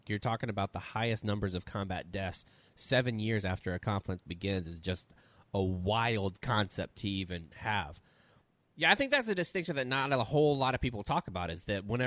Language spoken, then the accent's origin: English; Pensacola, Florida, United States; also born or lived in Japan; I was from Pensacola, Florida. I lived in Cantonment. And Cantonment was a really tiny, small town.